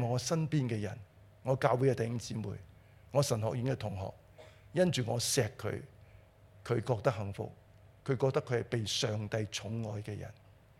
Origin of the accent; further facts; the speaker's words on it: Hong Kong; 都告诉我们香港人，就是你饮饮食食都会带给我们快乐